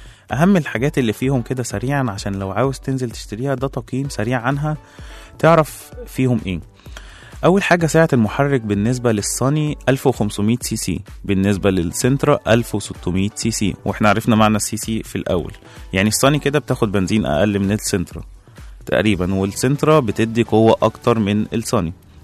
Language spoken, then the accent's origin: Arabic; Egypt; وده طبعا لازم بيزيد عندنا في مصر مع الزحمة